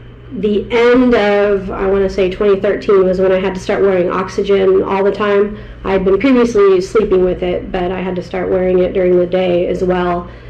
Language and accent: English; California, United States; I grew up in California. I was diagnosed when I was 3 years old.